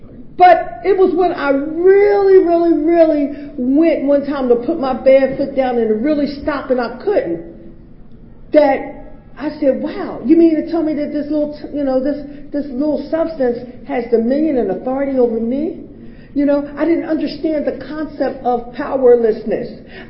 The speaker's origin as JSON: {"language": "English", "town": "Philadelphia", "region": "Pennsylvania", "country": "United States", "tie": "born there", "also_born_or_lived": "New Jersey", "moved": "yes", "said": "I was born in Philadelphia. And I did what we call a geographic cure. Once I was in Philadelphia, then I moved to New Jersey."}